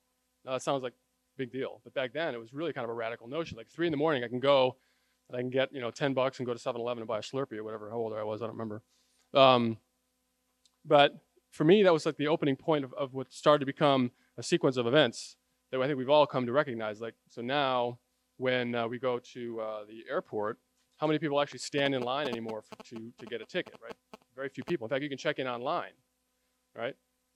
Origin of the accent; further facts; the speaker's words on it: New York, United States; But I'm from New York, and it's important for me to represent.